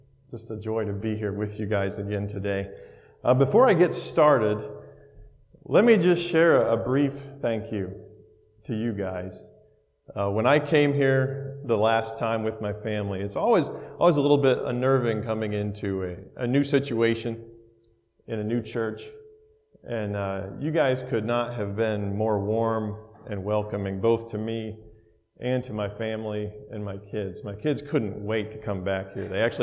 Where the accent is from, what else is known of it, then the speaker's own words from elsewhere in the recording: Indiana, United States; I'm from Northeast Indiana, right here with you guys. My whole family is too. We're not world travelers. We don't go a lot of different places.